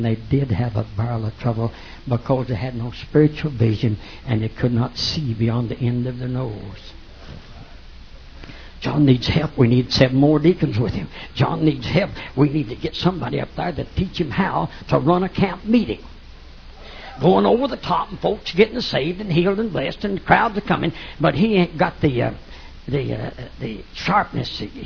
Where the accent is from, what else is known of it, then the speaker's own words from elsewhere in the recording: Arkadelphia, Arkansas, United States; because one, I come from Arkadelphia.